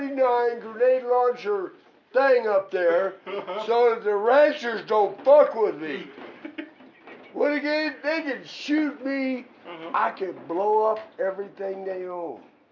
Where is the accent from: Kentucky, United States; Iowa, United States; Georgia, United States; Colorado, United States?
Kentucky, United States; Somebody said, well, I'm from Kentucky, okay?